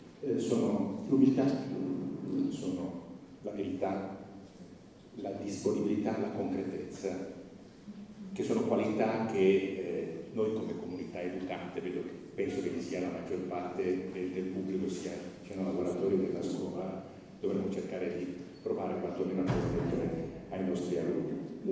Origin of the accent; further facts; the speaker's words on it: Turin, Piedmont, Italy; vengo da Torino